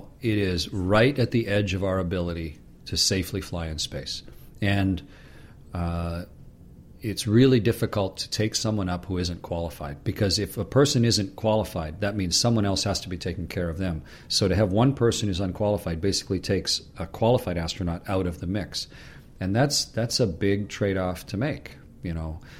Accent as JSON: {"language": "English", "country": "Canada", "said": "You know, I'm a Canadian."}